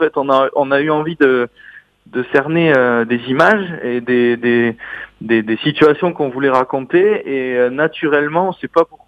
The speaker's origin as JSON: {"language": "French", "town": "Orthez", "region": "Nouvelle-Aquitaine", "country": "France", "said": "puisqu'on est d'Orthez à côté de Pau dans le 64"}